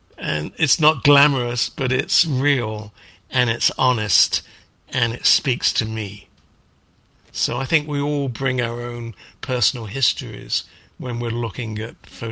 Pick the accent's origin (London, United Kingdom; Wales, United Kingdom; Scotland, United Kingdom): London, United Kingdom; born there; accent: Cockney; I was born, you know, in as a Cockney in the East End of London.